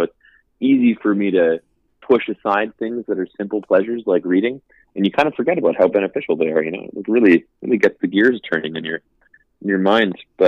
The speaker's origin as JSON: {"language": "English", "town": "Calgary", "region": "Alberta", "country": "Canada", "tie": "born or raised there", "said": "I grew up in Calgary, so I always enjoy playing there"}